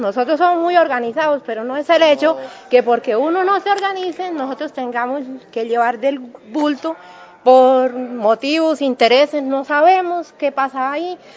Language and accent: Spanish; Pinchote, Santander, Colombia; Porque nosotros somos de Pinchote